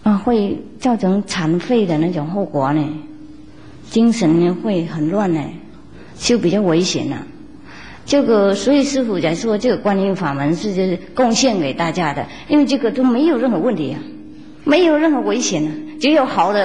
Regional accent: Vietnam; Chinese is a second language; 我们越南你知道啊，倒过来也不错

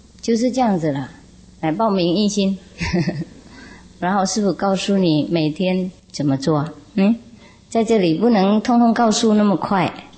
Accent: Vietnam; first language Vietnamese; Chinese is a second language; 我们越南话有一句说啊，小孩是冤家，太太丈夫是野豹。

